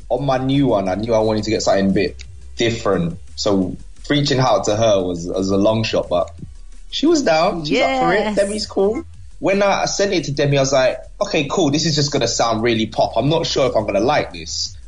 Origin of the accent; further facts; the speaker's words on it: United Kingdom; it's in my hometown in the UK.